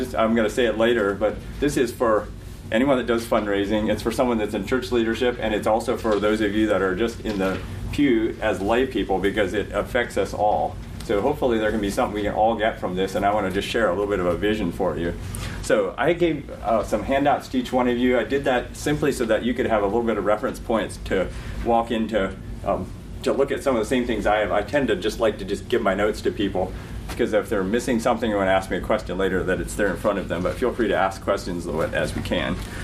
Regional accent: Ohio, United States; now in Lancaster, United States; As he said, I live in Lancaster here. I was formerly from Holmes County, so if someone knows me from that area.

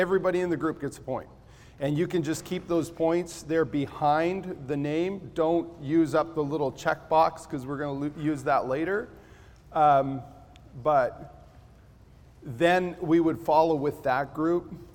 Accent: Guatemala; I grew up in Guatemala

